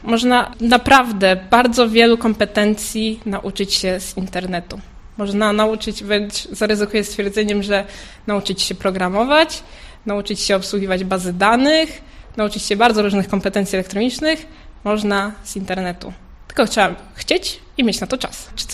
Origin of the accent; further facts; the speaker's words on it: Toruń, Kuyavian-Pomeranian Voivodeship, Poland; A jeszcze jestem z Torunia